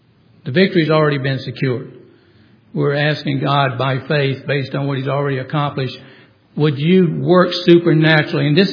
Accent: Phenix City, Alabama, United States; years ago when I was growing up in Phenix City, Alabama.

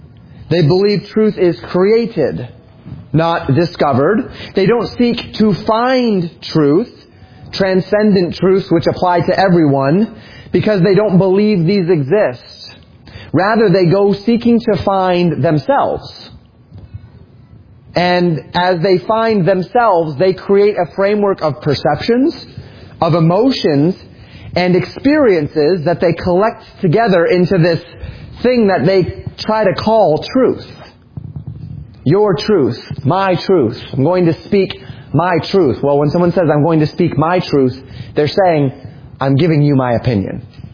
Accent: Colorado, United States; Where I grew up in Colorado, there was many a year where we talk about that we're in a drought season.

